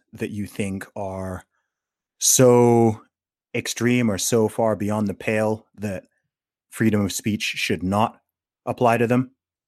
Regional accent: Saudi Arabia; I grew up in Saudi Arabia

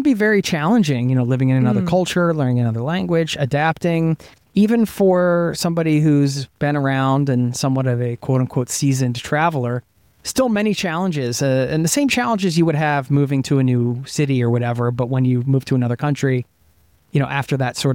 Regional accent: United States; now in Norway; And I grew up in the States, so I had that upbringing experience.

